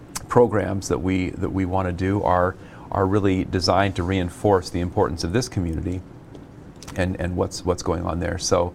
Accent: the West, United States; I mean, I was raised in the West, and it's different, but I mean, it's similar in the sense, you just don't talk about yourself.

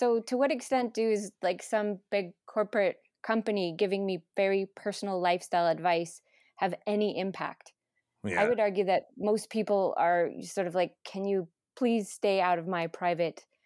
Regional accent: Los Angeles, California, United States; I'm from Los Angeles, where you know, like the consumer goods are endless.

